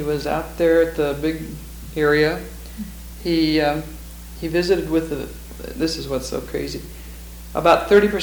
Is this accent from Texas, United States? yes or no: no; Denver, Colorado, United States; I'm from Denver. Okay. Yeah, I live in Denver.